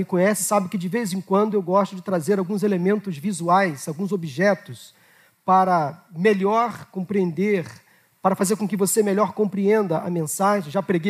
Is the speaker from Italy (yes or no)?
no; Rio de Janeiro, Brazil; Fui criado aqui próximo ao bairro de Madureira, no bairro de Vigário Geral, e até hoje os meus pais moram na mesma casa onde eu fui criado